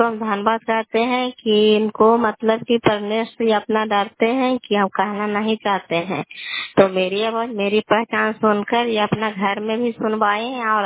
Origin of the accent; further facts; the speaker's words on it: Nalanda, Bihar, India; घर कल्याणपुर वाली बेलसी पंचायत प्रखंड चंडी जिला ललंदा का निवासी हूँ।